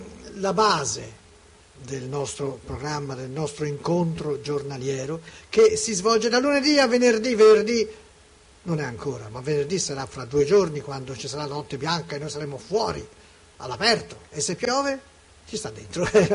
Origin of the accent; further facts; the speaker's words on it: Sassari, Sardinia, Italy; Io sardo sono. Di Sassari. Io di Sassari sono.